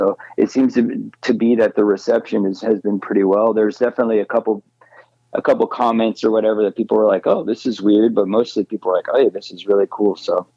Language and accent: English; Phoenix, Arizona, United States; growing up in Phoenix, the Phoenix area